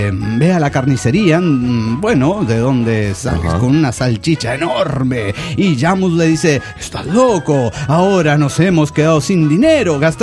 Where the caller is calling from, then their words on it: Vitoria-Gasteiz, Basque Country, Spain; de Vitoria.